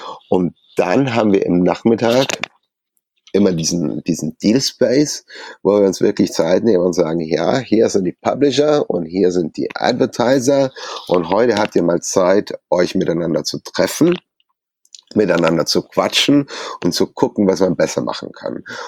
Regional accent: Munich, Bavaria, Germany

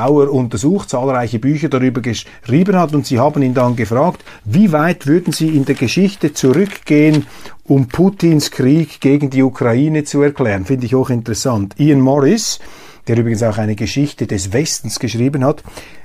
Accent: Zurich, Switzerland; das ist hier die Anerkennung, die man auch als Zürcher gegenüber dieser baslerischen Weltwunderfirma fraglos verspürt.

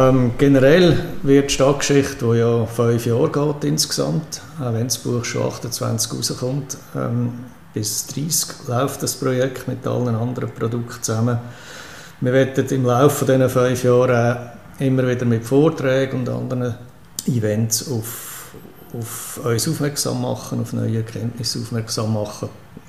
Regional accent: Aarau, Aargau, Switzerland; ich komme aus Aarau.

